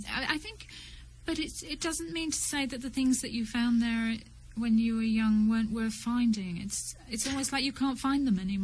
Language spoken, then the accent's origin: English; Northern England, United Kingdom; moved away; because I kind of feel myself a displaced Northern Englander. I, like many people, I came down south